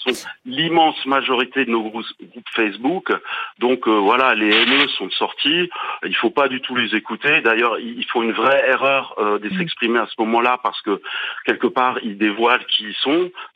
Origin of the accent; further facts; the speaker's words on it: Strasbourg, Grand Est, France; je suis un Strasbourgeois comme beaucoup d'autres